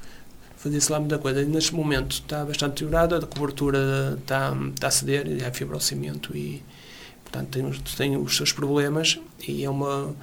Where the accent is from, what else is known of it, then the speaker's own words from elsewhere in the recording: Mojães, Norte, Portugal; Que eu sou natural de Mojães, conheço bem as pessoas